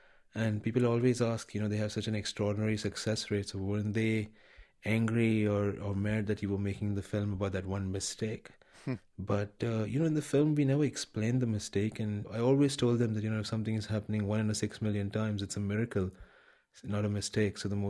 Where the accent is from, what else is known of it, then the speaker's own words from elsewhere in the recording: Mumbai, Maharashtra, India; moved away as an adult; now in United States; You know, I grew up in Bombay, but I moved to the States when I was 18 to study.